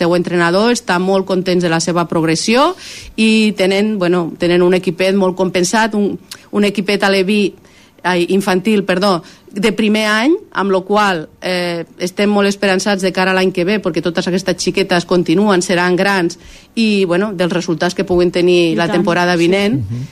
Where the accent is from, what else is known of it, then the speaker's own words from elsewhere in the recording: Móra la Nova, Catalonia, Spain; perquè jo sóc de Móra la Nova